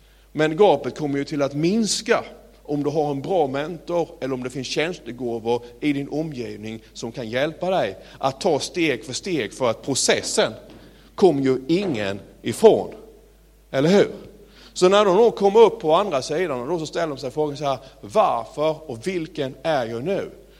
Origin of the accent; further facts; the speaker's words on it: Sölvesborg, Blekinge, Sweden; och jag är uppväxt nere i Sölvesborg